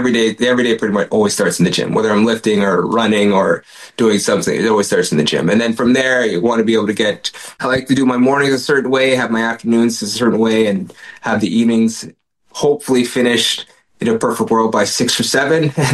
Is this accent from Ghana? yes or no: yes; Ghana; So we're from Ghana in West Africa.